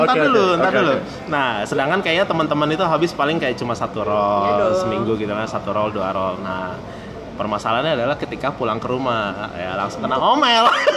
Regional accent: Bandar Lampung, Lampung, Indonesia; Aku kan gua kan besar di Lampung kan, dari Bandar Lampung.

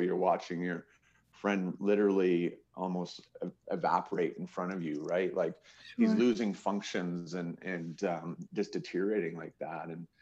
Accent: Calgary, Alberta, Canada; And I'm from Calgary, Alberta, and in Canada, and only 1 in 4 people were born and raised here.

